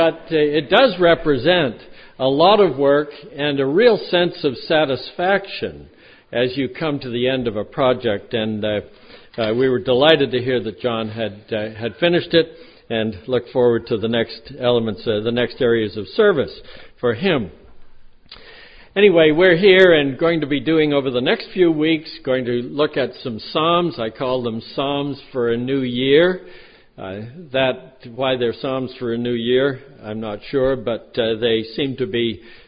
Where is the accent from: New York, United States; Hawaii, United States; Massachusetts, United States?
Massachusetts, United States; Boston; at the end of which I remembered I'm from Boston. And there was at least some consolation. So I'm a Boston kid as well.